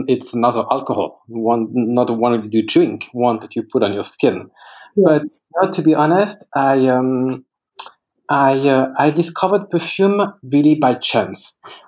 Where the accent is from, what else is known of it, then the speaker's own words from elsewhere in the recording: Cognac, Nouvelle-Aquitaine, France; also born or lived in Paris; So I grew up in Cognac, in the castle of my grandfather. And at 10, when my parents divorced, I moved to Paris.